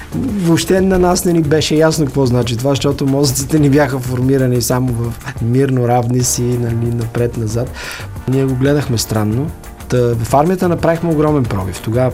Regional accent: Sofia, Sofia City, Bulgaria; Живял съм и съм роден в Горна Баня, в София, един квартал на София, който се характеризира с къщи, градини, дворове, тихи улици.

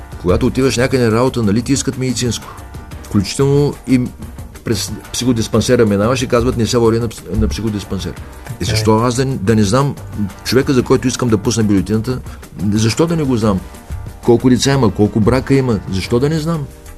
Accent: Yambol, Yambol Province, Bulgaria; moved away as an adult; now in Sofia, Bulgaria; 78 година дойдох. С 6 години лекарска практика. Не се чувствам столичанин, макар че живея близо 40 години. Аз съм си ямболия с любов към Родопите.

